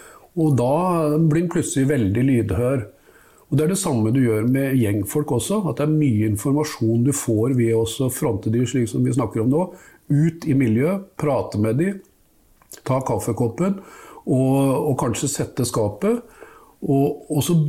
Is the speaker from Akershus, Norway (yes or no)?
yes; Nesodden, Akershus, Norway; en viss tilknytning til miljøet utifra der jeg vokste opp, altså på Nesodden.